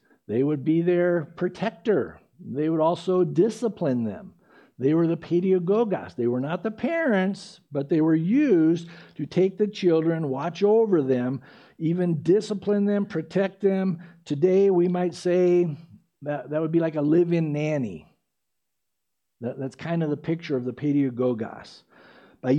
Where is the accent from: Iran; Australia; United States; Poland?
United States; San Diego, California; or the Oceanside Pier where I grew up in San Diego